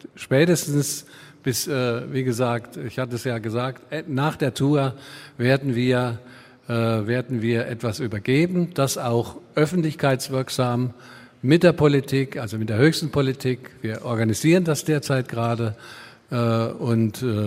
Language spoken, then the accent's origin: German; East Germany, Germany; Ich bin übrigens auch im Osten groß geworden.